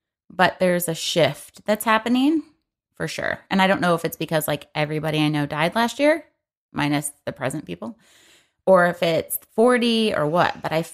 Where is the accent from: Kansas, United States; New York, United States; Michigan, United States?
Michigan, United States; Oh, don't forget, we're both from Michigan. Sometimes it sneaks out.